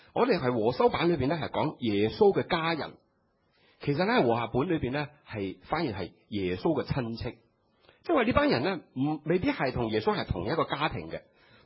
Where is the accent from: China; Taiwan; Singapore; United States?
China; 尤其是我们中国人，是不是？你想想我们中国人见到面打招呼讲什么？